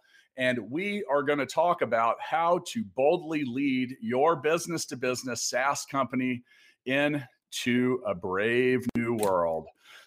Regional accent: Kansas City, Missouri, United States; Jeff is the CEO of Real Quantum from here in my hometown of Kansas City.

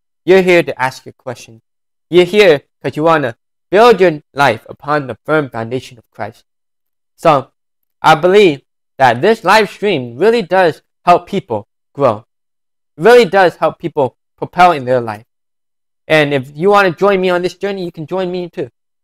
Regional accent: California, United States; while I am from California. In the United States of America, one of the most unreached regions of the United States of America. We only have 10% of people here that are churched.

